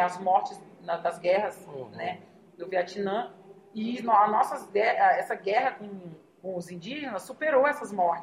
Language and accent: Portuguese; Rio Grande do Sul, Brazil; born there; Eu nasci na aldeia do Ligeiro, que é uma aldeia próxima, deixa eu ver uma referência, próxima de Passo Fundo.